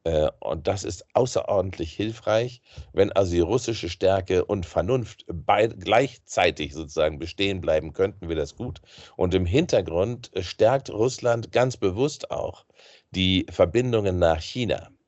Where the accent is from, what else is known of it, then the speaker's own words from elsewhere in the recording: Germany; Das ist für mich etwas so Unangenehmes als Bürger im Westen, als Deutscher.